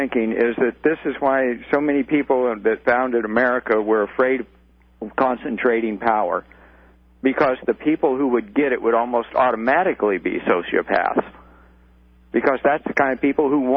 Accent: Texas, United States; Probably where I was raised in Texas.

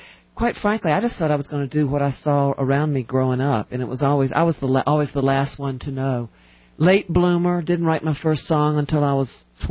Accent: South Carolina, United States; South Carolina, anything west of the Blue Ridge Mountains is considered plain uncivilized.

